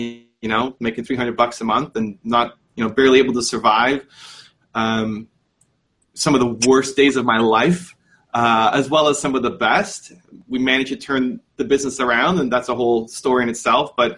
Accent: New Jersey, United States; You know, you growing up in New Jersey, I'm sure you had your yearbooks

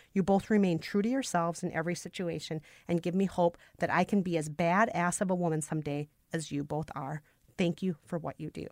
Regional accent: Minnesota, United States; who, of course, I love not just as a Minnesotan, but I just love her because she's hilarious.

